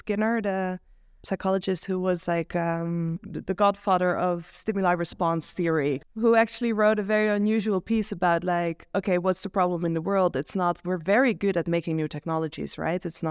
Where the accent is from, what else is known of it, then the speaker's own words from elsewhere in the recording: Amsterdam, North Holland, Netherlands; So I grew up in Amsterdam, Dutch mother, Jewish Mexican father, lived in a few different places in the world.